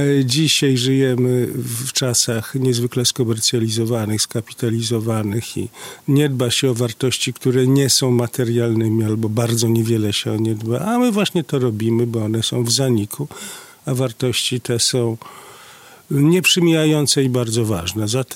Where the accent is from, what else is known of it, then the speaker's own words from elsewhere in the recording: Białystok, Podlaskie Voivodeship, Poland; wróciłem do Białegostoku po studiach polonistycznych. Wróciłem, ponieważ jestem białostoczaninem.